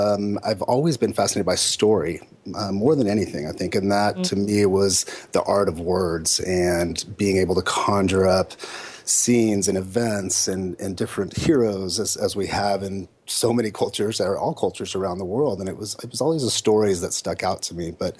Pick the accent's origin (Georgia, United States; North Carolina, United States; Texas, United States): Texas, United States; also born or lived in Austin / New York; I grew up in South Texas and went to school in Austin